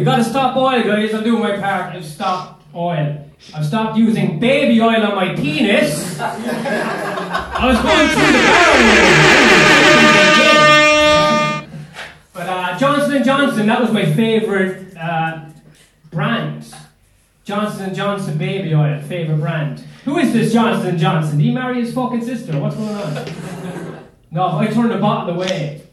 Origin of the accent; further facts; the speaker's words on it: Ireland; I'm from Ireland, we don't have basements in Ireland.